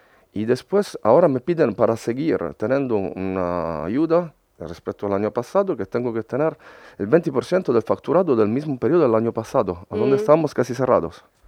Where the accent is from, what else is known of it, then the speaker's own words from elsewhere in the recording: Italy; Spanish is a second language; Yo creo que en Italia, por ejemplo, ¿sabes?, soy italiano